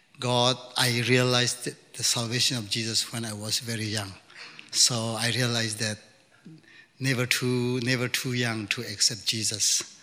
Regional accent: Chin State, Myanmar; I came from Myanmar, known as Burma, but my native place is Chin State, which is the western part of the country, the border of India.

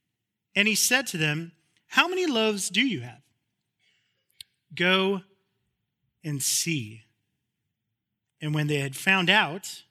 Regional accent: Phoenix, Arizona, United States; I grew up in Phoenix, Arizona. It is the Valley of the Sun.

